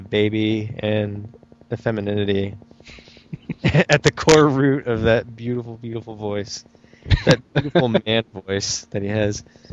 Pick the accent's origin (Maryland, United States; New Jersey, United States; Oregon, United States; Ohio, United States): Ohio, United States; Dayton; at least back in my hometown of Dayton